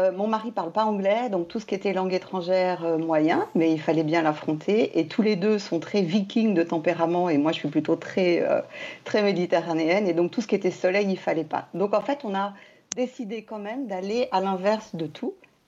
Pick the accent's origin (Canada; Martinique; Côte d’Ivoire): Martinique; Et moi, je déteste le froid. J'ai grandi à la Martinique.